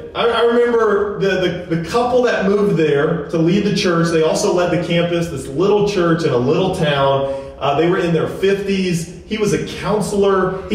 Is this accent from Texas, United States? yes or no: yes; Dallas, Texas, United States; now in Lawrence, United States; And I grew up in the church. I grew up in Dallas. I'm what we would call a kingdom kid.